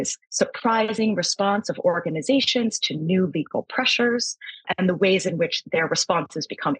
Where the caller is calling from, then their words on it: New York, United States; I am calling from New York in the United States.